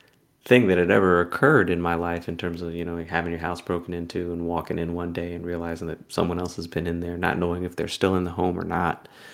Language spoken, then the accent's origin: English; Maryland, United States; I grew up in Maryland, suburban Maryland, outside of Washington, D.C. Guns were not part of culture there.